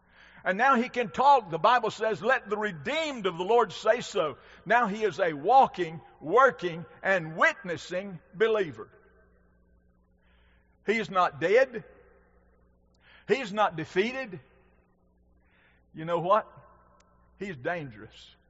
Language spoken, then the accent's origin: English; North Carolina, United States; I grew up in Western North Carolina.